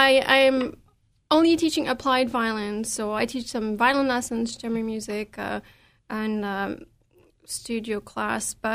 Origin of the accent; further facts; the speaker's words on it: Canada; We're both Canadian, eh?